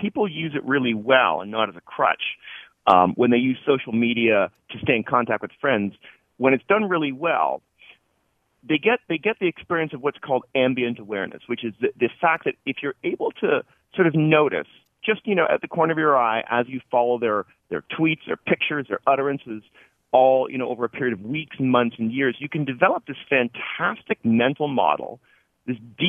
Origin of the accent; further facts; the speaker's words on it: Canada; moved away; I'm Canadian. I only get to Canada about once a year